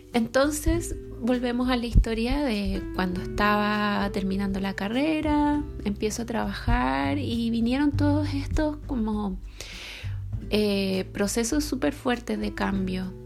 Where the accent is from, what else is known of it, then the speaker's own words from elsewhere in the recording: Punta Arenas, Magallanes, Chile; nací en el sur, bien en el sur. Más específicamente, nací en Punta Arenas. Así es que sí, soy chumanga.